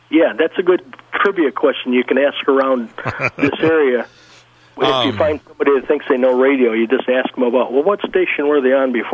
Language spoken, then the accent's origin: English; Detroit, Michigan, United States; I grew up in Detroit and listened to all those radio stations like WXYZ.